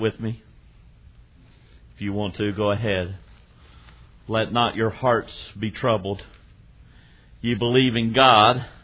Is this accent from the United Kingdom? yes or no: no; Virginia, United States; I mean, I'm from Virginia, and my wife has learned to cook well.